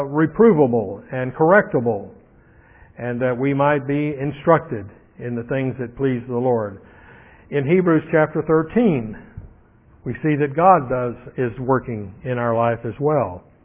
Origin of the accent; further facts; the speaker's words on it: Minneapolis, Minnesota, United States; He's from St. Louis, and we're from Minneapolis